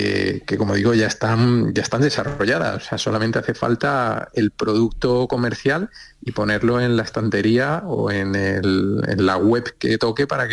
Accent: Seville, Andalusia, Spain; yo soy sevillano, todos los sevillanos y todos los andaluces seguramente van a identificar

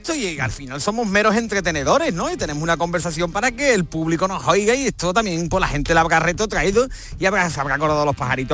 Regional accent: Seville, Andalusia, Spain; si soy de Sevilla este

